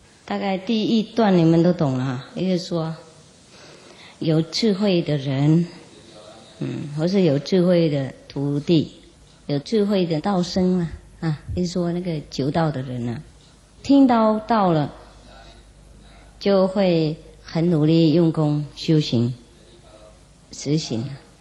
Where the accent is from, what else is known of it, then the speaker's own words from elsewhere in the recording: China; 我们是中国人嘛，所以讲那个